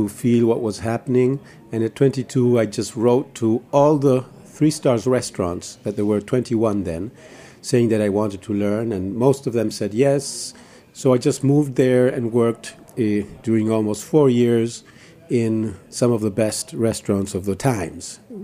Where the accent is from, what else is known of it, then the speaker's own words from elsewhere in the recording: Patagonia, Argentina; English is a second language; also born or lived in United States; And then after that, when I was about five, six, we moved to Patagonia, to a little town in Patagonia in the Lakes District, very beautiful place.